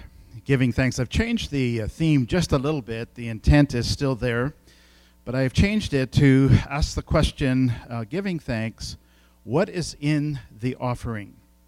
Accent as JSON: {"language": "English", "country": "India", "tie": "born or raised there", "said": "when I grew up in India, one of the things that I always waited for was a letter from home. You know, and that was a place of thankfulness. Like, okay, so my parents still know. I was in a boarding in northern India"}